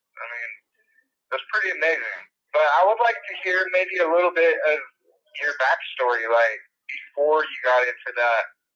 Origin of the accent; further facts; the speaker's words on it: Washington, United States; But, so we've heard about where you're from my home state of Washington, up in Seattle, in the big city.